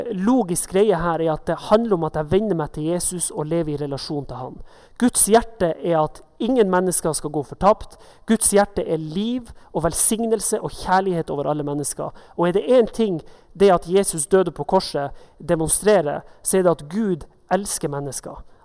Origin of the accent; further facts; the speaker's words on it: Northern Norway, Norway; Men spesielt hjemme i Nord-Norge, og det var mørketid på vinteren